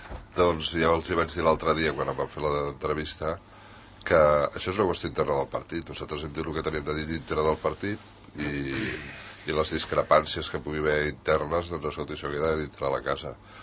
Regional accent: Catalonia, Spain; el nostre ser catalans, que som catalans, que som uns catalans que tenim una noció de Catalunya diferent dels nacionalistes

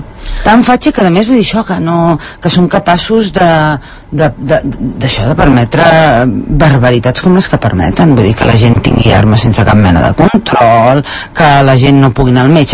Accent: Catalonia, Spain; el que em fa catalana és la meva llengua, la meva cultura, la meva manera de viure, que sí que és diferent de la del costat

